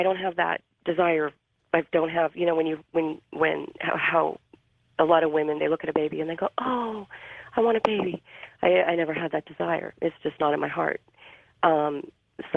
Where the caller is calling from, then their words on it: San Francisco, California, United States; San Francisco.